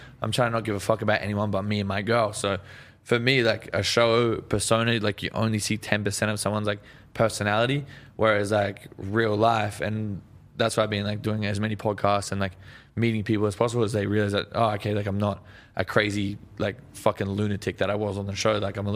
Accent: Australia; Yeah, no, that's the thing. Is like, I feel like we're stuck in the 80s back in Australia.

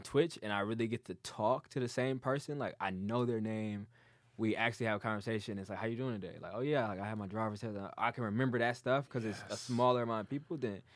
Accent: Dearborn, Michigan, United States; because I grew up in Dearborn.

